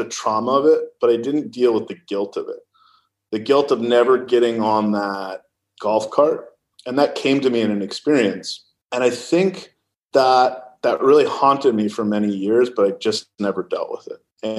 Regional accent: California, United States; Well, look, I come from Silicon Valley. And the reality is that we do like to move fast.

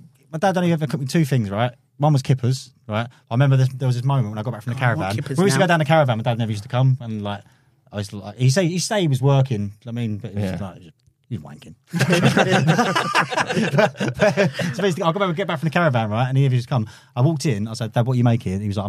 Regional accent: Croydon, London, United Kingdom; Croydon originally.

